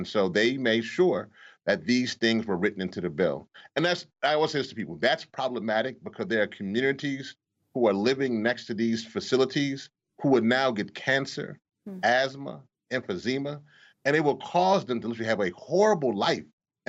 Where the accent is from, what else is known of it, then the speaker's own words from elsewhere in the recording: Louisiana, United States; I'm from Louisiana, and as we all know, I went through with many of our families and friends Hurricane Katrina